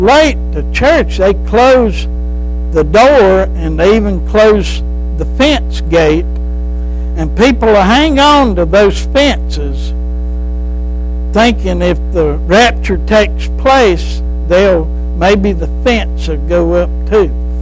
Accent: United States; We're blessed that we were raised here in America, where there's a church on every corner.

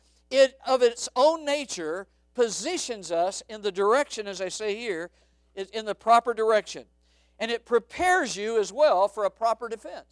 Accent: Arizona, United States; I grew up in Arizona, and I use this illustration a lot at school.

